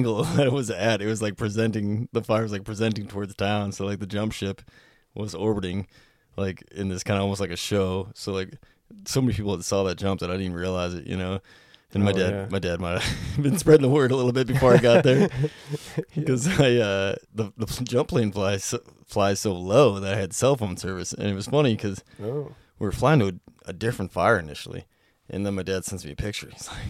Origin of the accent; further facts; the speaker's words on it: Whitehall, Montana, United States; So I got to jump my hometown.